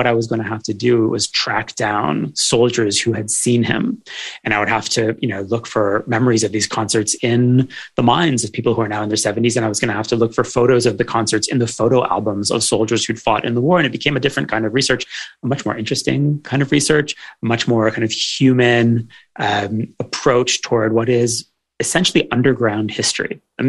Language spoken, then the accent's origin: English; Canada; now in Israel; It's the Middle East. I grew up in Canada, so you know, it's quite a transition from an extremely orderly society to this one.